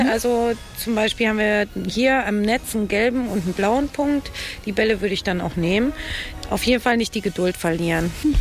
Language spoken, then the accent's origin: German; Kiel, Schleswig-Holstein, Germany; ich komme aus Kiel